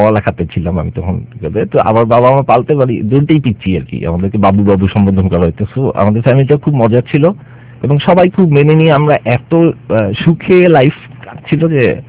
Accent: Chittagong, Chittagong Division, Bangladesh; আমার বড় হওয়ার অংশটা লালখান বাজারে জন্ম হলো, বড় হয়েছি একটা টাইমে গিয়ে হালিশহর নামক একটা এলাকাতে চিটাং এ, যেখানে কলোনি।

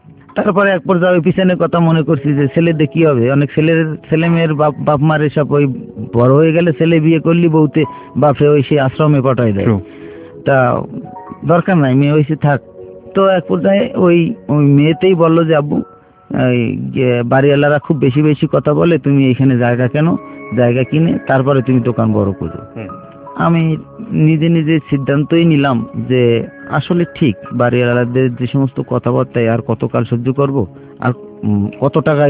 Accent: Bagerhat, Khulna Division, Bangladesh; আমার গ্রামে বাগেরহাটে 66 শতকে 3 বিঘে জমি, তার মানে খুলনার 6 বিঘা জমি রাখা আছে।

